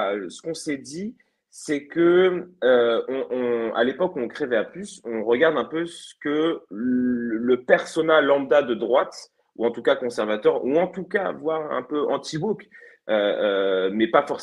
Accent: Évry, Île-de-France, France; moi, j'ai grandi à Évry, en banlieue parisienne, quartier qui était pas ouf.

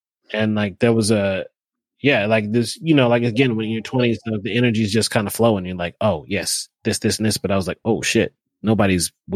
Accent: Tacoma, Washington, United States; born there; I was born in Tacoma, shit.

